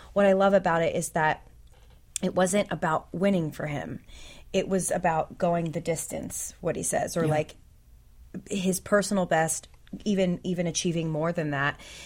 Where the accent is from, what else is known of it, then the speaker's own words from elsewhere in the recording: Pennsylvania, United States; I was born in South Philly, but I sort of, you know, I grew up kind of all over. We moved to the main line, and I kind of, you know, grew up around there.